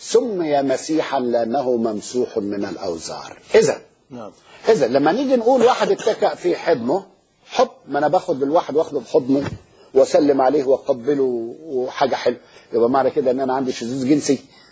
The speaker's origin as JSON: {"language": "Arabic", "country": "Egypt", "said": "احنا عندنا في مصر نقول ايه"}